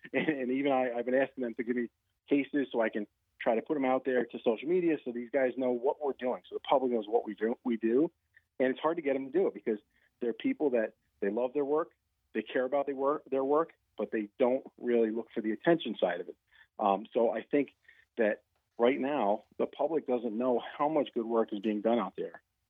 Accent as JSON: {"language": "English", "country": "United States", "tie": "born or raised there", "said": "Yeah, well, I grew up in Sullivan County, which is a rural county, and the state police cover much of the county."}